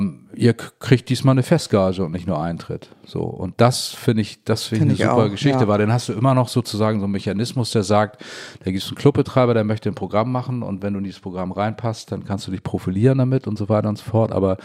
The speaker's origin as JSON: {"language": "German", "region": "Hamburg", "country": "Germany", "tie": "born or raised there", "said": "Ich komme aus Altona, genau. So. Ja, ich bin Hamburger Gewächs, auf jeden Fall."}